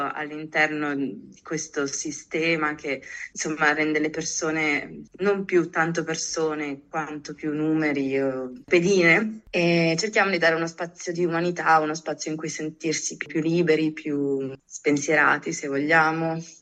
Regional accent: Udine, Friuli-Venezia Giulia, Italy; ho 25 anni e sono di Udine e in questo momento mi trovo a Bihać come volontaria di servizio civile

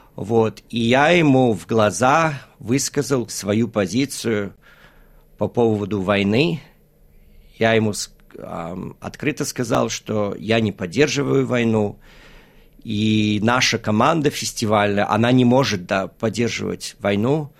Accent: Australia; третье поколение. Я родился в Австралии, проучился здесь, да, потом даже высшее образование получил.

